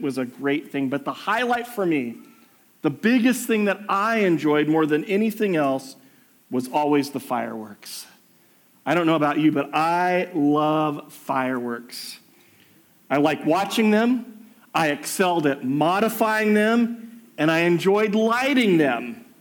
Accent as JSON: {"language": "English", "country": "United States", "tie": "born or raised there", "said": "And growing up in America, that's where I grew up, I loved the 4th of July."}